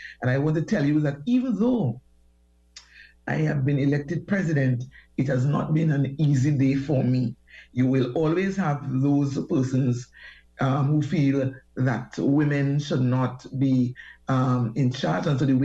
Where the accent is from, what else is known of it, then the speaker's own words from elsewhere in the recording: Tobago, Trinidad & Tobago; I come from a community. I grew up in the Fisher Folk community in Tobago.